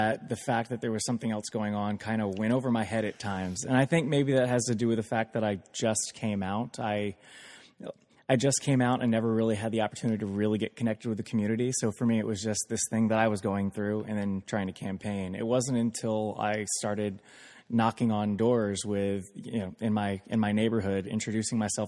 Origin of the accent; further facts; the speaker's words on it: Stanford, United States; also born or lived in Pennsylvania; I was born in Pennsylvania, but I was pretty much raised in Stanford my whole life.